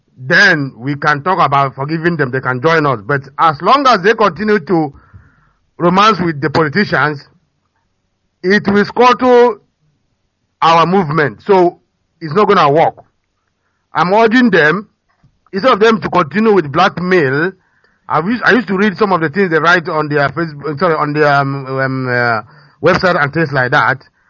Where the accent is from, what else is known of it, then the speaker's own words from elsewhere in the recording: Owerri, Imo, Nigeria; now in London, United Kingdom; I hail from Owerri, Biafra land, and I'm calling from London.